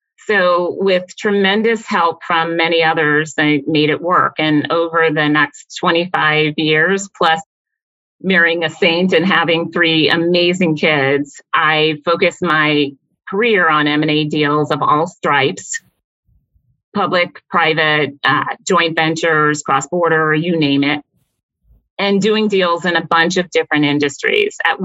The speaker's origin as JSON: {"language": "English", "region": "South Carolina", "country": "United States", "tie": "born or raised there", "said": "Well, I grew up largely in South Carolina, where my dad is from, and I enjoyed growing up there. But by high school, I really wanted to leave the South."}